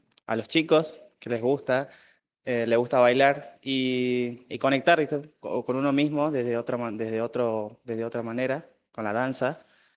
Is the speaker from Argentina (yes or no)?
yes; Perico, Jujuy, Argentina; soy de acá de Perico.